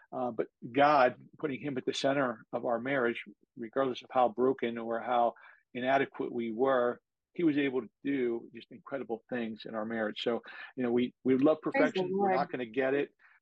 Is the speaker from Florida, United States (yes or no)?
no; New Jersey, United States; I was from New Jersey. She was from DC.